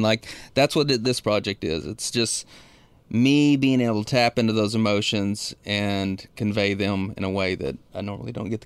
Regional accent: San Saba, Texas, United States; San Saba, Texas.

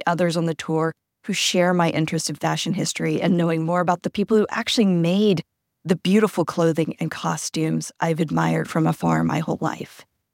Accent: Austin, Texas, United States; Hello, folks. … from Austin.

